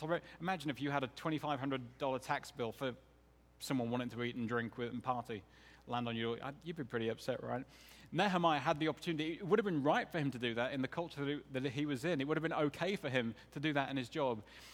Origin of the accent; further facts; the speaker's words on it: Ireland; being an Irish kid brought up in a place where the Irish were the poor guys and the regular English were pretty vociferous.